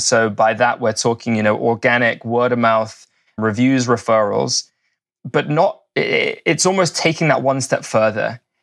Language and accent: English; England, United Kingdom; moved away as an adult; also born or lived in London; now in Vancouver, Canada; I'm from England, coming at you by way of Vancouver. So yeah, spent a good 6 or 7 years living in the city of London. Fancy the change. Moved out to the Pacific Northwest 4 years ago.